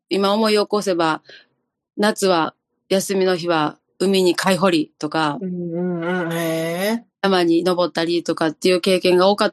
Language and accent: Japanese; Ise, Mie, Japan; 私、愛県の伊勢市というところで、本当に内宮さんに歩いて、行けるっていうところで生まれ育ちました。